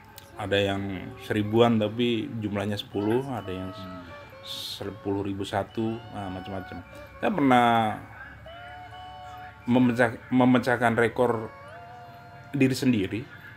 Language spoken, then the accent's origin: Indonesian; Bulu Manis Lor, Central Java, Indonesia; Ya jadi kalau di kampungku, desanya namanya Bulu Manis Lor.